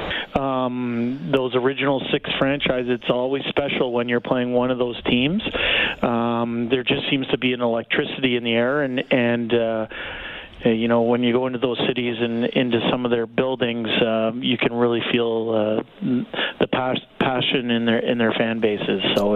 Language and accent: English; Toronto, Ontario, Canada; Yeah, I think so. And you know what? For sure we were. The Leafs were the biggest thing going in town.